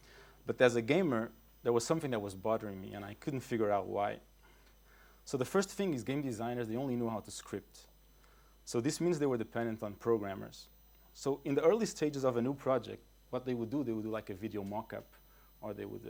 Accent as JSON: {"language": "English", "region": "Lisbon", "country": "Portugal", "tie": "born there", "second_language": "English", "said": "I was born in Lisboa, and I studied in Fine Arts"}